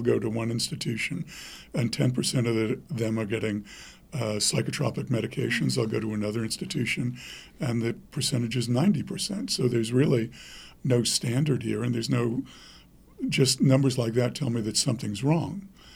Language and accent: English; New York, United States; I grew up in New York, so I'm relentless when it comes to doing something like this